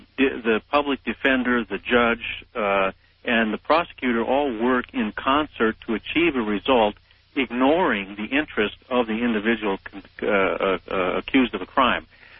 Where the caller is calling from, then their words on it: Santa Cruz, California, United States; I'm calling from Santa Cruz, by the way, California.